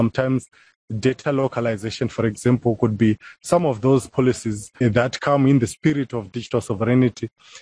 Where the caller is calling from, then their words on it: Harare, Zimbabwe; I'm Senior Policy Advisor for Africa. I'm connecting from Zimbabwe, Harare